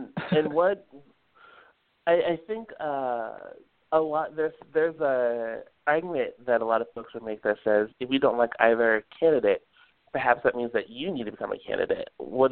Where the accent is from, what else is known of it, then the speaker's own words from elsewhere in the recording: Maryland, United States; For our listeners, I'm originally from Maryland.